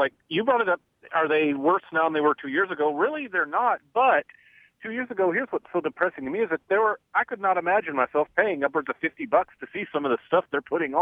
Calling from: Daytona Beach, Florida, United States; Hello, this is … from Daytona Beach.

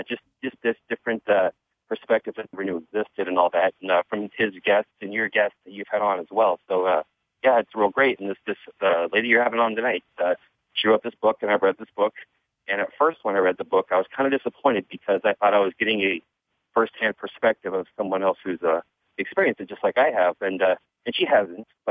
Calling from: California, United States; I'm calling from Northern California.

